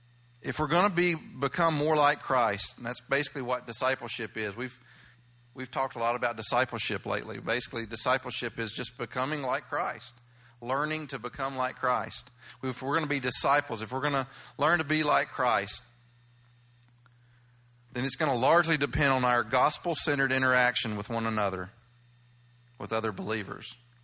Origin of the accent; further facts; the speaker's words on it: the South, United States; Unfortunately, growing up in the South, I know myself, probably most of you had a different view of church.